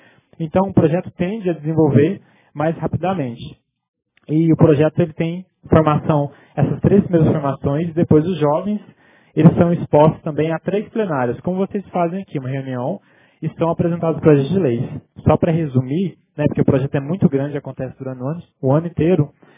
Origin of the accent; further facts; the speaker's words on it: Jaci, São Paulo, Brazil; eu sou de Jaci, cresci aqui, conheço vocês, andei na rua, é onde vocês estavam também, conheço a cidade.